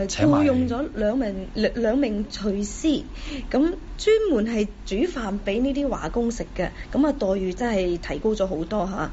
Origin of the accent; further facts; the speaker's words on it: Guangzhou, Guangdong, China; 即係我哋細個喺中國嗰陣時，喺廣州甚至喺廣州啦